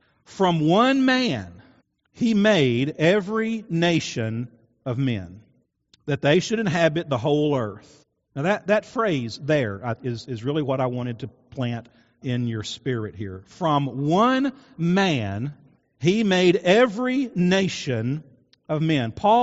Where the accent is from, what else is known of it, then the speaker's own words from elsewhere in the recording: Kirksey, Kentucky, United States; But I actually was born and raised in Murray in a little town called Kirksey. I grew up on Kirksey Highway, 299, halfway between Stella and Kirksey.